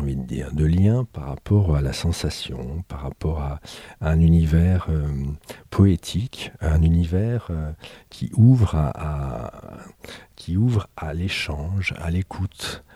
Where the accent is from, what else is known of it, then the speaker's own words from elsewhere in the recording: Aix-les-Bains, Auvergne-Rhône-Alpes, France; Et effectivement, je suis savoyard d'origine d'Aix-les-Bains. Et en l'occurrence, j'ai un pays, je vis encore entre Annecy et Genève, à 950 mètres d'altitude.